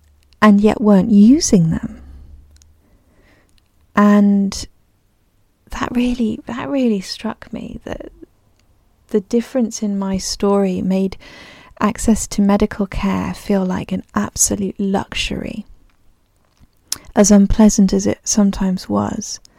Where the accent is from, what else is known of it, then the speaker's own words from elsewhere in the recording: Niger; Growing up in Niger, if you wore a zani, or that loose piece of fabric wrapped around your waist as a skirt, you didn't have to buy that in a particular size.